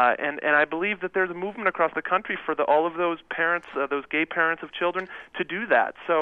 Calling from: Massachusetts, United States; Hi there. I'm calling from Massachusetts

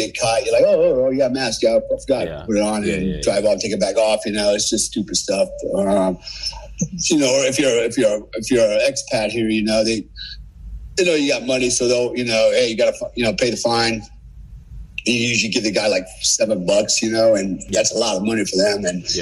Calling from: Bali, Indonesia; But so I'm calling you from Bali. What a cool place, right? I live here. It's paradise, literally.

